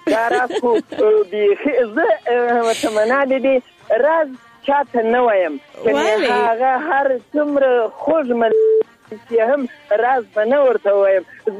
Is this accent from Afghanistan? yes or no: yes; Zabul, Afghanistan; now in Ghazni, Afghanistan; زه اصلا د زابل اوسیدونکی یم. دا وخت غزنی کې اوسېږم.